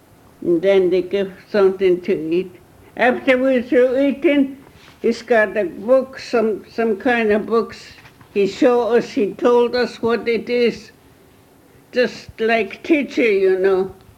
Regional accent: Chilkat, Alaska, United States; born there; English is a second language; I was born in Chilkat. You know, Haines on this side.

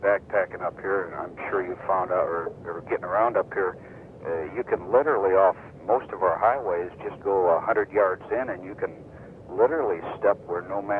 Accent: Anchorage, Alaska, United States; now in Fairbanks, United States; I've only been up here 12, 14 years in Fairbanks, and I came from Anchorage, and Anchorage doesn't hold a candle to Fairbanks.

